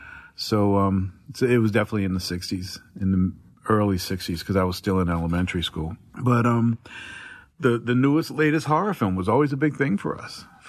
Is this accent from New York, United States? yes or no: no; Newark, New Jersey, United States; growing up in Newark, New Jersey, in the 50s and the 60s